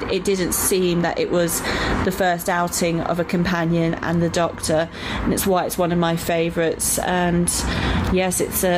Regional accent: Blackwater, South East England, United Kingdom; I'm 34 and I am from Blackwater in Hampshire.

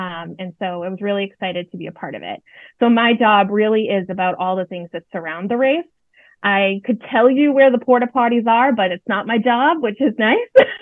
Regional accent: Boston, Massachusetts, United States; I am a tried and true Boston native. I was born and raised in South Boston, so I'm a Southie girl. I currently live in Dorchester with my husband

